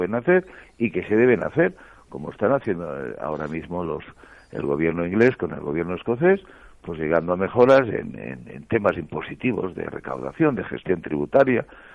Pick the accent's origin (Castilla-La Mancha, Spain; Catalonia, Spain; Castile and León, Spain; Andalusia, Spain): Catalonia, Spain; yo como empresario catalán